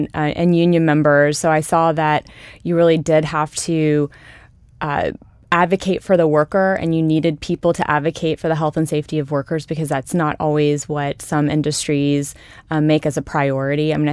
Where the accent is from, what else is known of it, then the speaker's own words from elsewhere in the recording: Ashland, Kentucky, United States; I grew up in a fairly small town in northeast Kentucky. And my mom and my dad raised me.